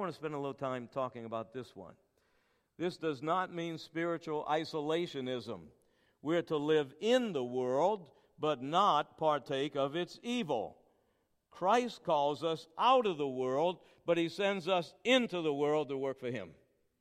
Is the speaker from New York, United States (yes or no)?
no; New Orleans, Louisiana, United States; I'm from New Orleans, Louisiana, and every Monday we have red beans and rice, New Orleans style, Cajun style